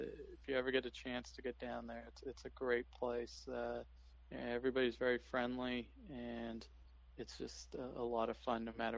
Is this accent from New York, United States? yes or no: no; Cohasset, Massachusetts, United States; also born or lived in Brookline; For the first 14 years of my life, I grew up in Cohasset, and then when I was a freshman in high school, my family moved to Brookline.